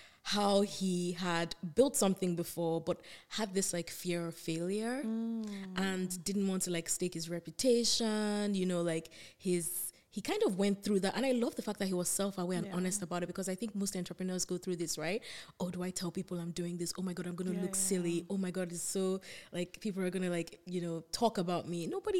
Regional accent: Nigeria; now in United Kingdom; I'm an immigrant. Like, I came from Nigeria, yeah, to the UK 5 years ago.

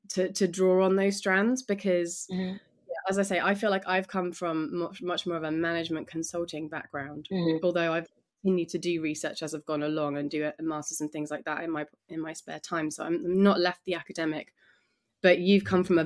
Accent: England, United Kingdom; You know, I was raised in England and I'd been to Europe, but I hadn't been out of there.

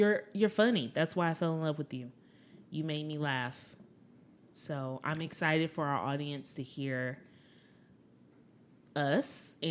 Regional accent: Detroit, Michigan, United States; now in Dallas, United States; I'm from Detroit, Michigan. My husband is from Texas, and we currently live in Dallas, Texas.

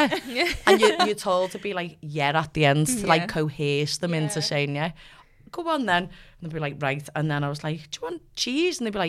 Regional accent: Liverpool, North West England, United Kingdom; I grew up in Liverpool, won a national title.

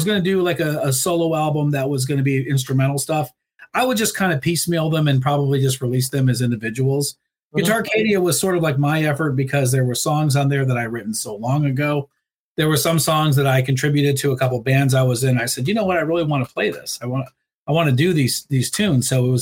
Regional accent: Clearwater, Florida, United States; I grew up around … in Clearwater, Florida, throughout the 80s.

